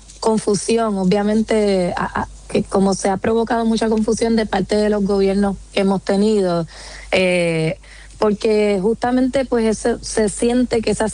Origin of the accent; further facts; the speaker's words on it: Puerto Rico; lo que somos los puertorriqueños